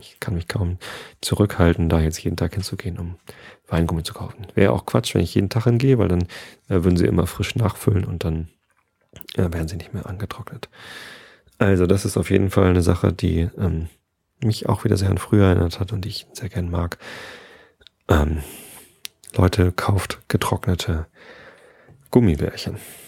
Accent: Wistedt, Lower Saxony, Germany; bei einem kleinen Kiosk in Tostedt, wo ich halt aufgewachsen bin. Also ich bin in Visted aufgewachsen

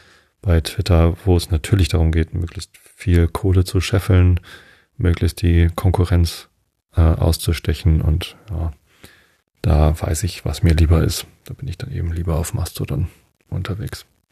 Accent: Wistedt, Lower Saxony, Germany; Ich habe ja meine Jugend in Wisted verbracht. Das ist 2 Dörfer weiter. Also gelte ich schon mal nicht als Karkensdorfer. Außerdem habe ich 11 Jahre in der Stadt gelebt.

